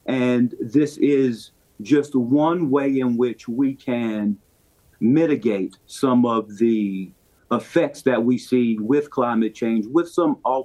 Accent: Bluefield, West Virginia, United States; I was born and raised in Bluefield, West Virginia.

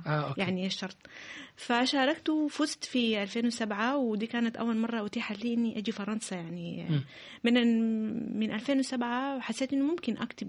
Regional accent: Kuwait City, Kuwait; أنا في فترة من حياتي عشت طفولتي الأولى في الكويت. يعني أول ما فتحت عيني على المدرسة الابتدائية في مدينة الكويت، وكان حلمي إنه أرجع للكويت،

